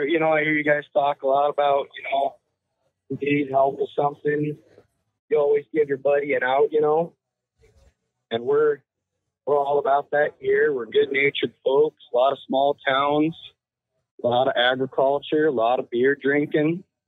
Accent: Idaho, United States; Think I'm from North Idaho, and I think North Idaho should be inducted into the Midwest.

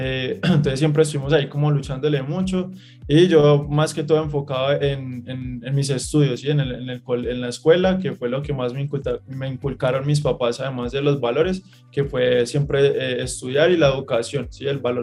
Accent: Caldas, Colombia; yo vengo de Caldas, que es un departamento de Colombia que es de campesinos, ¿sí? Es de personas que normalmente pues suelen tener fincas, trabajar en agricultura y todo eso. Entonces me crié recogiendo café, que es algo muy característico de acá de Colombia.

